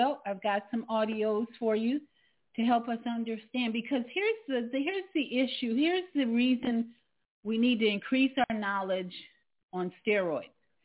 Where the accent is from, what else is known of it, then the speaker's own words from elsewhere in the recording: Chicago, Illinois, United States; I'm really interested in my hometown, Chicago, and what the mayor is doing there